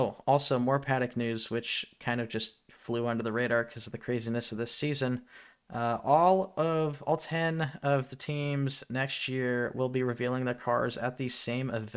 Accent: Pacific Northwest, United States; I'm from the Pacific Northwest. I just try my best, man.

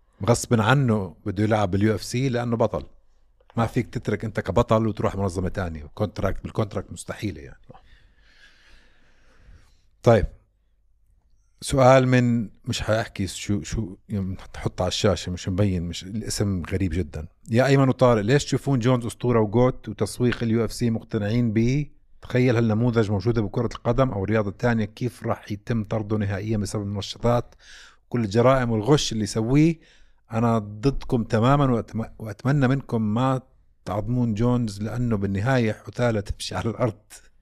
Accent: Saudi Arabia; عندنا بالسعودية

